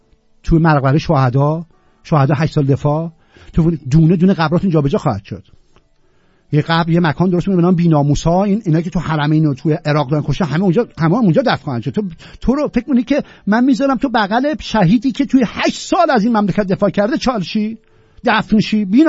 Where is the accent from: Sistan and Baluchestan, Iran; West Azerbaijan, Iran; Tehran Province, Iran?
Tehran Province, Iran; Tehran; به جرم اینکه من ایرانی تهرانیم